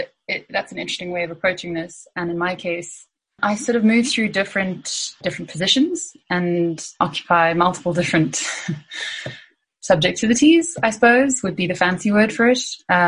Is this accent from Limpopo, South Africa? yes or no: no; Johannesburg, Gauteng, South Africa; also born or lived in Cape Town / Glasgow; I'm from Johannesburg, as Anthea has said, and I have studied in Cape Town at the Michaelis School of Fine Art, and then worked as an artist for about 5 years in Johannesburg